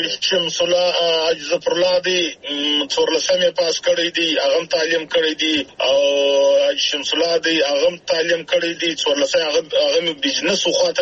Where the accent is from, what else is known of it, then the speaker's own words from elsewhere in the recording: Zhob, Balochistan, Pakistan; زه د ژوب یم د ژوب پلانکی زه یم